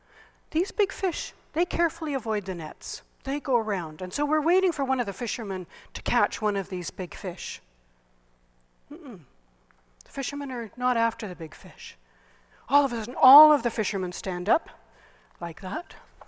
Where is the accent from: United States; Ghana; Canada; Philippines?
Canada; I'm from Canada.